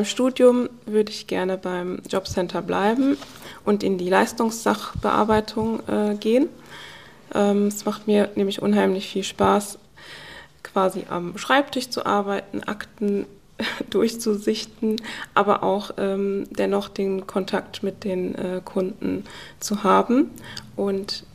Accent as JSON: {"language": "German", "region": "Hesse", "country": "Germany", "said": "ich komme ja aus dem Kreis Bergstraße"}